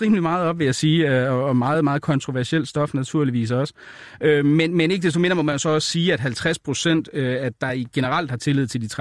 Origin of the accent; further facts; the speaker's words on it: Aarhus, Central Denmark Region, Denmark; accent: Aarhus Nord dialect; jeg er jo oprindeligt fra Aarhus, som nogen måske kan høre på min sprøde dialekt fra Aarhus Nord.